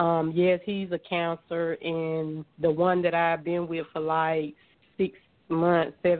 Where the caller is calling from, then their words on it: Georgia, United States; I'm calling from Georgia.